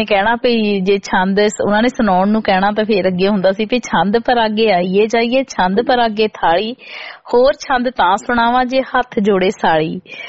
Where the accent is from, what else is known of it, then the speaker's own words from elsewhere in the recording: Punjab, India; ਉਹਨਾਂ ਚੀਜ਼ਾਂ ਦੀ ਜਿਹੜੀ ਅਸੀਂ ਪੰਜਾਬ ਦੇ ਵਿੱਚ ਬਚਪਨ ਚ ਮਾਣਿਆ ਕਰਦੇ ਸੀ